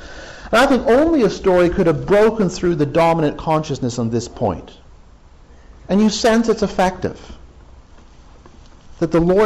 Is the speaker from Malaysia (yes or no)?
no; England, United Kingdom; I mean, if I, as an English person, was lying half dead in a ditch, I'd even accept help from a Scot.